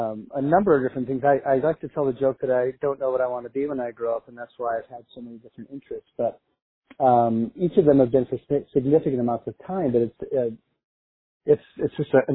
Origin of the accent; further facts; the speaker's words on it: Michigan, United States; moved away as an adult; now in San Luis Obispo, United States; I grew up in Michigan and came out after my first year of college and fell in love with the ocean and the mountains